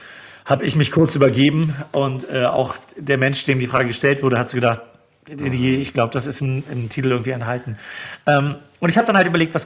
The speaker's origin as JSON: {"language": "German", "town": "Neubrandenburg", "region": "Mecklenburg-Vorpommern", "country": "Germany", "tie": "born or raised there", "said": "2002 mit einem befreundeten Schulkollegen zusammen eine Radiosendung gemacht in meiner Heimatstadt in Neubrandenburg beim NB-Radio-Treff."}